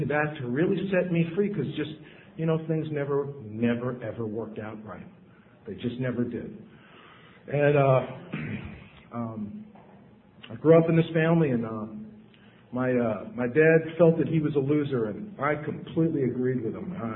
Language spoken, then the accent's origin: English; New York City, New York, United States; Tough time growing up in the Bronx. A lot of bad stuff happened to me as a kid.